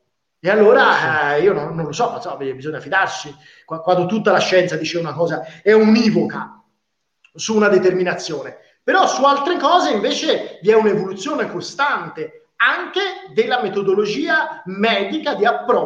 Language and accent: Italian; Florence, Tuscany, Italy; Io sono di Firenze, mi ricordo il sindaco della città dove sto io, di Firenze